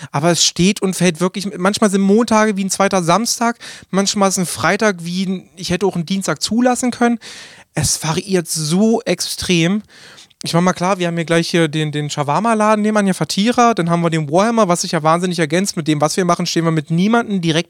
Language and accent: German; Burg, Saxony-Anhalt, Germany; Nee, ich komme aus Burg, also 20 Kilometer entfernt.